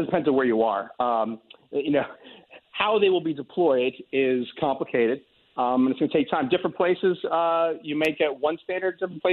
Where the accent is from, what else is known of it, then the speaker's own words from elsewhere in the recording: New York, United States; And as a New Yorker who's sat in a lot of traffic in my life, I can't wait for it.